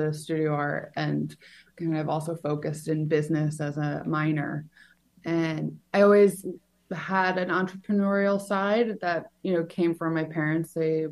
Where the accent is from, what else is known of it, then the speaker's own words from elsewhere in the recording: New York, United States; So I grew up on Long Island, but just outside of the city.